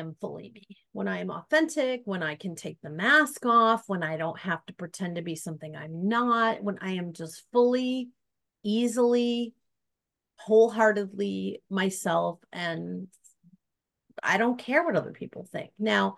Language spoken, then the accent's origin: English; Milwaukee, Wisconsin, United States; Milwaukee, Wisconsin.